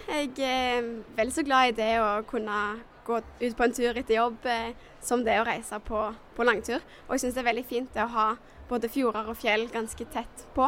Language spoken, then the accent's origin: Norwegian; Hjelmeland, Rogaland, Norway; Jeg kommer fra en liten plass eller en liten kommune som heter Hjelmeland. Det for så vidt en stor kommune I areal, men ikke så mange som bor der. Ja. Den ligger litt nord for Stavanger.